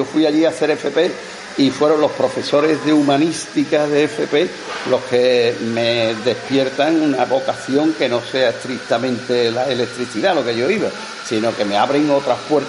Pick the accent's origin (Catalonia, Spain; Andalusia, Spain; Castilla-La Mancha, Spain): Andalusia, Spain; Seville; lo primero que hacen es devolverme a mi pueblo. Entonces me encuentro una Sevilla que es la que me encuentro muy a gusto, que es la Sevilla de la periferia, no la Sevilla intramuros de la que habla tanta gente, sino de la Sevilla de la periferia, en la que yo me he criado